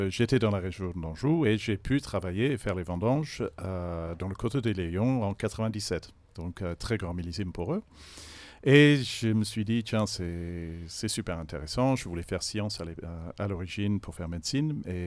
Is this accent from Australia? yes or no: yes; Melbourne, Victoria, Australia; Bon, je viens de Melbourne, donc j'avais la chance d'être pas loin de Yarra Valley, donc qui est la première région viticole à proximité de Melbourne.